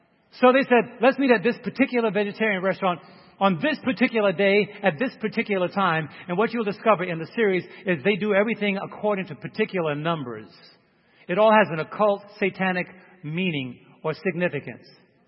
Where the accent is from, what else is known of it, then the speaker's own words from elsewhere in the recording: Brooklyn, New York, United States; I'm from Brooklyn. That's a setup.